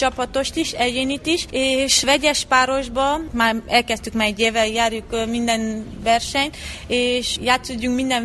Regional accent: Târgu Mureș, Mureș County, Romania; Marosvásárhelyen születtem, és Marosvásárhely mindig mellettem volt, mert soha nem fogom elfelejteni, honnan indultam el, és hol kezdtem el az én karrieremet.

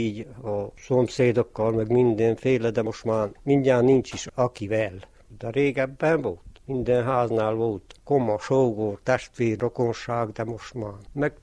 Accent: Orotva, Harghita, Romania; orotvai lakós, már 72 éve születtem itt Orotván. Keveset hagytam el, mert 2 évet Gyergyóba laktunk. 94-95-ben laktam Gyergyóba, azután visszaköltöztem

